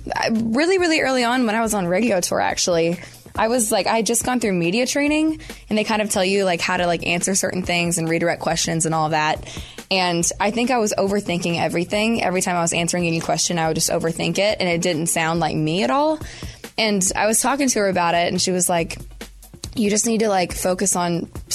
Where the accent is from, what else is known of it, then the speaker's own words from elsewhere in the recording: Tennessee, United States; it's like I was saying hands because I'm from East Tennessee.